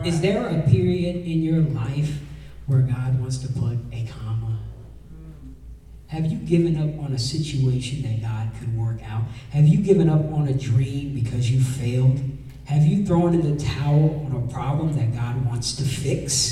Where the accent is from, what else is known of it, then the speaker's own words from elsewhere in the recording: Japan; Maybe it's because I was raised in Japan.